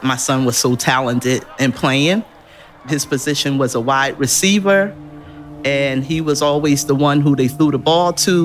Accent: Orange, New Jersey, United States; I'm from Orange, New Jersey.

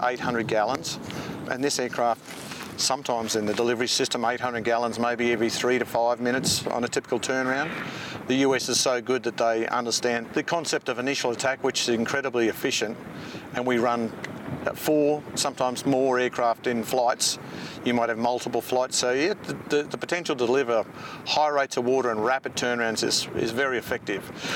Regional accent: Australia; I'm an Australian commercial pilot and rotary commercial pilot.

